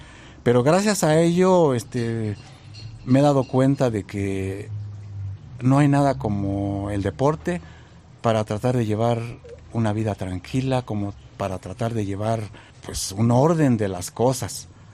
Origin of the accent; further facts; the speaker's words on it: Mexico; Incluso he tenido la oportunidad de 3, 4 países a dar lo mejor de mí como mexicano.